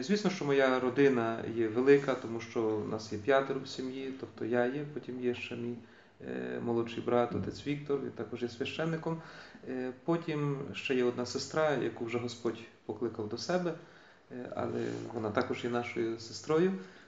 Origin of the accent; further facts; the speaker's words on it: Murafa, Vinnytsia Oblast, Ukraine; born there; я народився саме в цій сім'ї, саме в цій місцевості, тому що я народився на Мурафі, на Вінниччині, Шаргородського району. Маю батьків римокатоликів, як батько, так і мати є римокатолики.